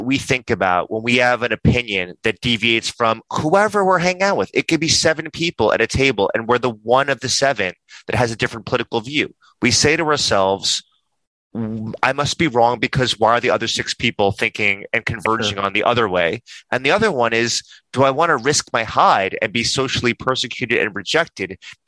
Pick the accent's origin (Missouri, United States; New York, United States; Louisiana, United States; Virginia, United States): New York, United States; I am perfectly comfortable. I'm a New Yorker. I can argue with people.